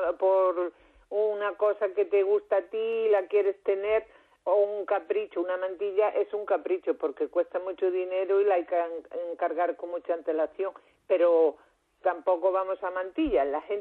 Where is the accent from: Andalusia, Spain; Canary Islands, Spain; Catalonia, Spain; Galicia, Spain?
Galicia, Spain; Camariñas; born there; yo nací en Camariñas, la sí, tierra por excelencia, hombre, del encaje de bolillos.